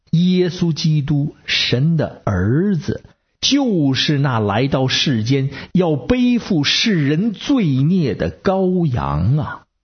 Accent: Beijing, China; ，下次我再接着跟您聊。

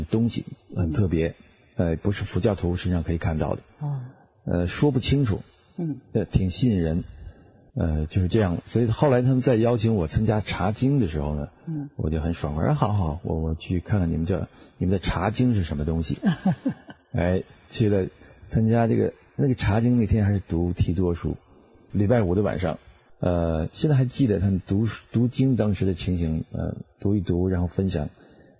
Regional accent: China; moved away; 我是从大陆刚刚出来的，

